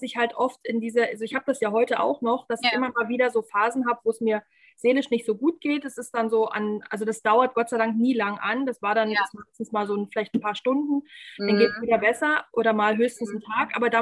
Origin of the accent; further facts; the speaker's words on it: Brandenburg, Germany; so wie man halt als Brandenburger im Schwabenländle normal sein kann